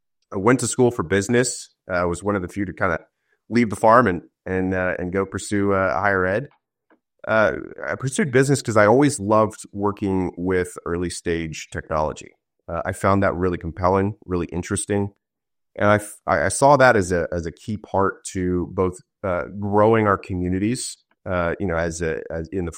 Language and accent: English; Kansas, United States; My background, I'm a farm kid from Kansas. I grew up in Eastern Kansas, and probably the biggest thing I learned is the ability to talk to anybody.